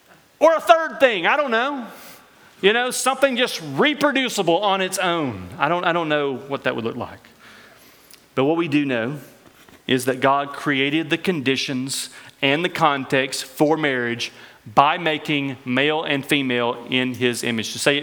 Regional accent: Alabama, United States; accent: Northwest Alabama; My Northwest Alabama accent may make that difficult to hear.

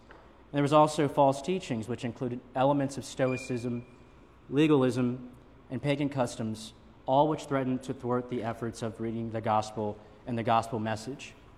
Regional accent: Louisville, Kentucky, United States; Well, yesterday, my hometown of Louisville, Kentucky, hosted the Kentucky Derby

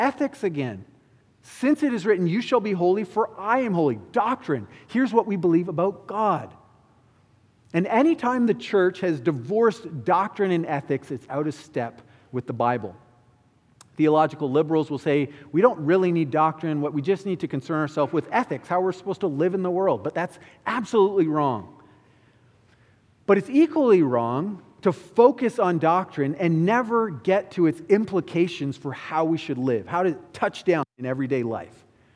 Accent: Ontario, Canada; So growing up in Ontario, when we wanted to get our learner's permit

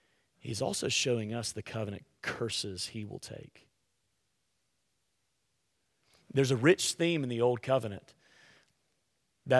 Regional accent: Alabama, United States; Yeah, it's terrible. I'm from Alabama.

